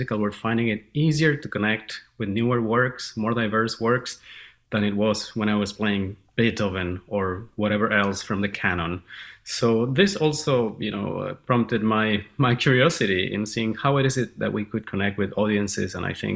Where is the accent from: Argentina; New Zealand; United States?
Argentina; And I noticed growing up in Argentina myself